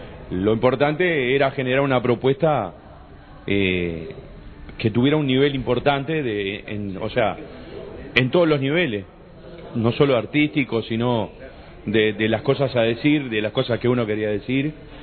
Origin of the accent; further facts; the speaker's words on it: Uruguay; en cada uno de nosotros que somos uruguayos nos apena y nos cae mal